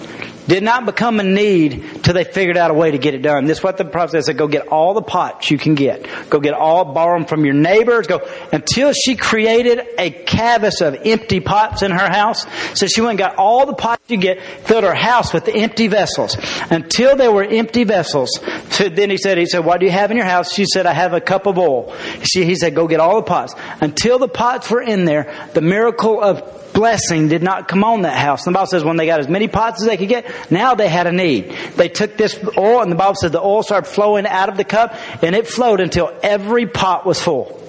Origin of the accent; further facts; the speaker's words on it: Arkansas, United States; especially growing up in Arkansas and in different religions